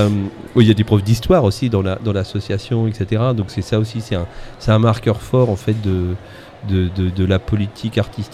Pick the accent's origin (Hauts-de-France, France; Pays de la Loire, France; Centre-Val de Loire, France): Pays de la Loire, France; parce que évidemment nous sommes des Ligériens